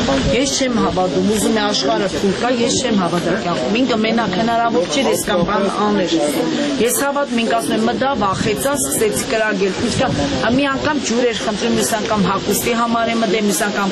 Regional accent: Gyumri, Shirak, Armenia; Գյումրիի բնակիչ եմ, իծանե գյումրեցի եմ ես

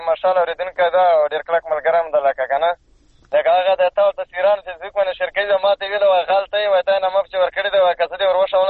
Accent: Tank, Khyber Pakhtunkhwa, Pakistan; زه خواصل کې د ټانک ایجنسی یم

